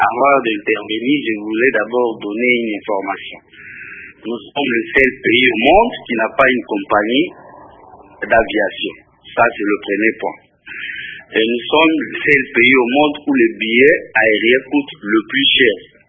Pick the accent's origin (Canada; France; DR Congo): DR Congo; Boende, Équateur; born there; je ne suis pas né à Kinshasa. Je rappelle, nous étions, moi, je suis de l'Équateur. Je suis né à Boïne